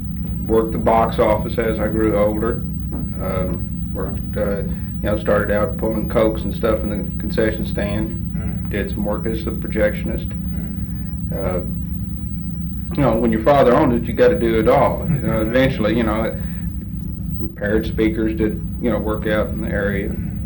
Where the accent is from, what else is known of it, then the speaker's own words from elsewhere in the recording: Pittsburgh, Texas, United States; born there; I was born in Pittsburgh, Texas.